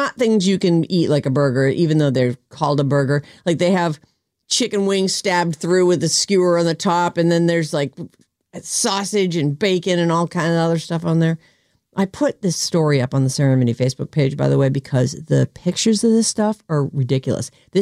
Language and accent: English; Boston, Massachusetts, United States; Like growing up in Boston, I mean, I want to say I was easily 20 years old before I ever tasted sushi.